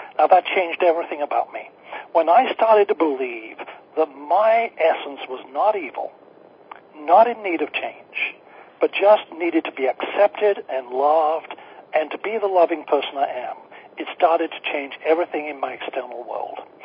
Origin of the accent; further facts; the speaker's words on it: Yorkshire and the Humber, United Kingdom; I grew up in the Church of England, in Yorkshire, in England